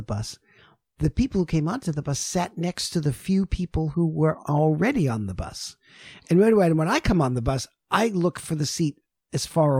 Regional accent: New York City, New York, United States; I'm from New York City, so it's a little bit more vertical than horizontal, right?

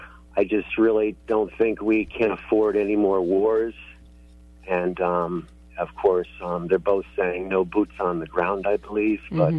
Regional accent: Connecticut, United States; now in Vermont, United States; And I came from Connecticut, another state that has an extremely high unemployment rate. And I moved back to Vermont

